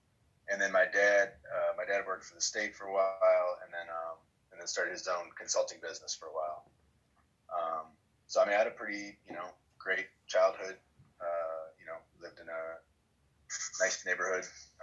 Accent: Wisconsin, United States; moved away as an adult; now in St. Louis, United States; No, I grew up in Wisconsin. Kind of the closest thing to being Canada without being Canada, so to speak. And then I came to St. Louis for college. So when I was 18.

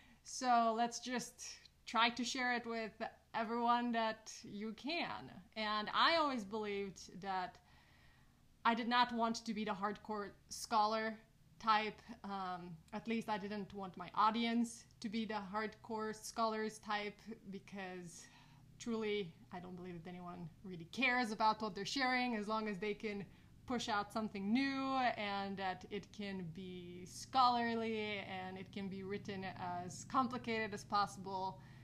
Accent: Bulgaria; now in United States; I am originally from Bulgaria. I came to the States 2005, so I've been here for a little while.

